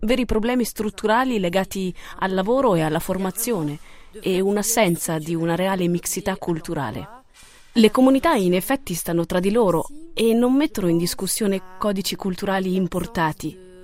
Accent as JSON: {"language": "Italian", "town": "Molenbeek", "region": "Brussels-Capital Region", "country": "Belgium", "tie": "born or raised there", "said": "Sono nata e cresciuta a Molenbeek e sono molenbeekoise da tre generazioni."}